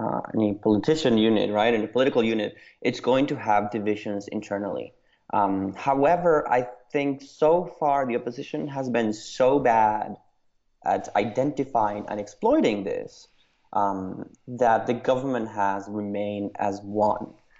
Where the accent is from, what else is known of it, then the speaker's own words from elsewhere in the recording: Venezuela; Well, I am from Venezuela, and I've always been interested in politics.